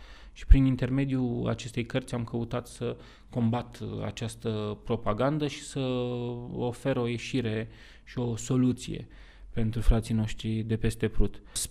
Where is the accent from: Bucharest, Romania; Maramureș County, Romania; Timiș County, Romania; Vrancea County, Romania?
Vrancea County, Romania; Focșani; Eu, ca moldovean din Focșani, am descoperit pe ceilalți moldoveni